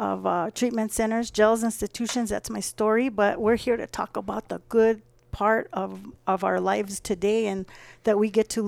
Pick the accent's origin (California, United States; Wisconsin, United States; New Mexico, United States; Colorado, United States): New Mexico, United States; Ensenada; now in Tesuque, United States; I'm from northern New Mexico, Tierra Maria, Ensenada. I was raised in Ensenada. I have two amazing, beautiful parents and brothers and familia from up north, but I make my home here in Tezuque